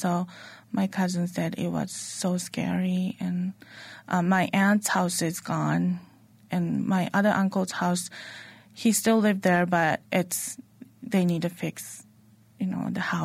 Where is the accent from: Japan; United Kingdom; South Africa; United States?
Japan; Shiogama, Miyagi; English is a second language; I'm from Shiogama, which is like 15 minutes away by train from to Sendai.